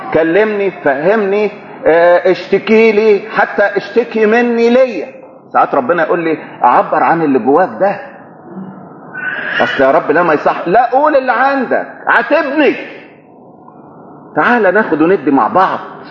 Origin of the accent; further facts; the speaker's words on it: Egypt; دايما يستخدموا الكلمة دي عندنا في مصر